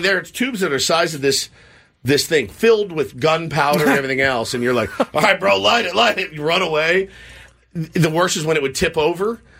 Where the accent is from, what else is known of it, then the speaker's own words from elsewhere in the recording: Texas, United States; Where I grew up in Texas, I mean, Ben, I was like 8 in the backyard, like, watch this. Like, it was just a part of my youth.